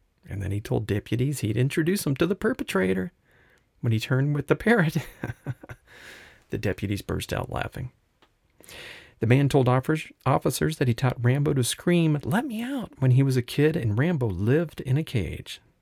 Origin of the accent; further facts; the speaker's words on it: West Palm Beach, Florida, United States; This took place pretty close to my old hometown area in Lake Worth Beach, Florida. I'm from West Palm Beach